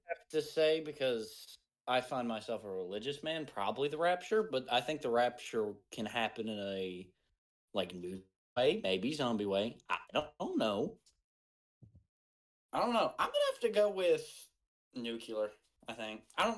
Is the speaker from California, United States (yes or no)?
no; Cynthiana, Kentucky, United States; the creator of The Walking Dead was born right here in my hometown of Cynthiana, Kentucky.